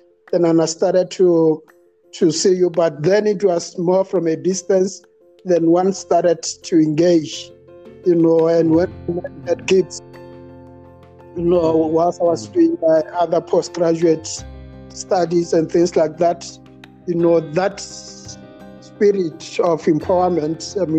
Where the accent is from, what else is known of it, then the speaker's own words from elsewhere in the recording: Lephalale, Limpopo, South Africa; Well, I migrate between Gauteng and Lephalale. Lephalale is my hometown.